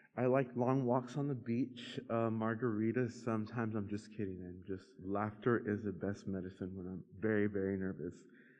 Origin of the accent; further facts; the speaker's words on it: Texas, United States; now in Houston, United States; I'm alone in Houston. I don't have any family here. I'm from the Rio Grande Valley. Anyone else from the valley?